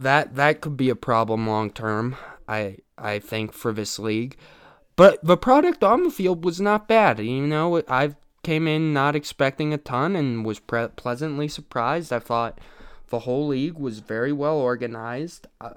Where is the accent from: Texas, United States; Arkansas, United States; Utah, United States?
Utah, United States; Salt Lake City; The Salt Lake Stallions are a team in my hometown of Salt Lake